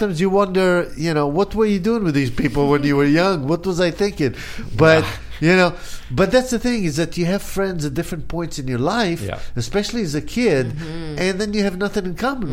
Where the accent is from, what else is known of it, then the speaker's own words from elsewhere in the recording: Israel; I'm from Israel.